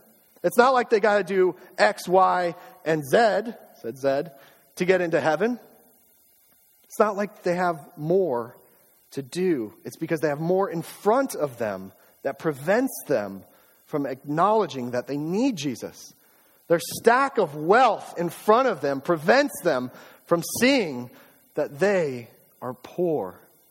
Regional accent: United States; I come from America. It's what we pride ourselves on, the pursuit of happiness.

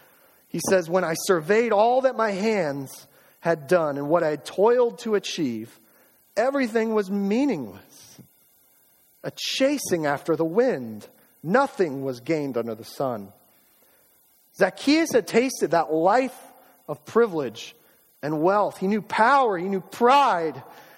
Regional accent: United States; I come from America. It's what we pride ourselves on, the pursuit of happiness.

